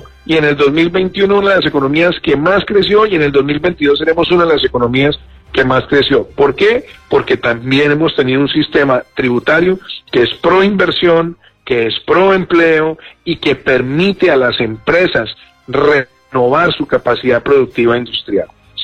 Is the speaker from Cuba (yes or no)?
no; Colombia; Yo lo que creo como colombiano, mi preocupación hoy como colombiano